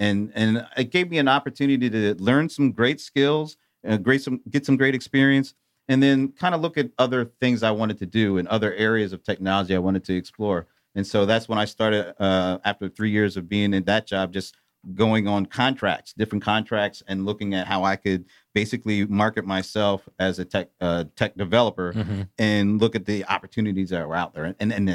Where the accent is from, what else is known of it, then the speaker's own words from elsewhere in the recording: Delaware, United States; So I was born and raised in Delaware, of all places.